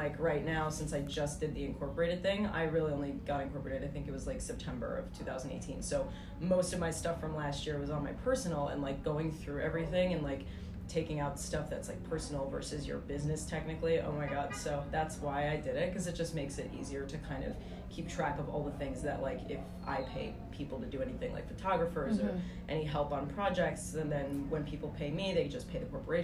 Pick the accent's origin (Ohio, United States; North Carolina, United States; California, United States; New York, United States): New York, United States; Queens; So I just stayed in New York. But anyway, so yeah, I grew up in Queens